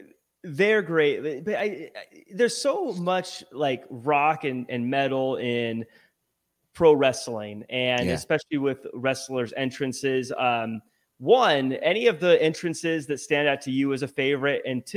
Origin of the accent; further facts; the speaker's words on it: Seattle, Washington, United States; I'm originally from Seattle area.